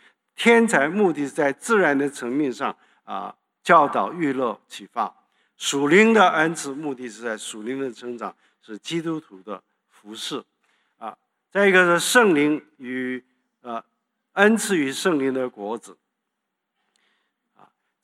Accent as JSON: {"language": "Chinese", "region": "Shandong", "country": "China", "accent": "Shandong", "said": "然后我讲话呢，我有山东口音，这是我们的方言"}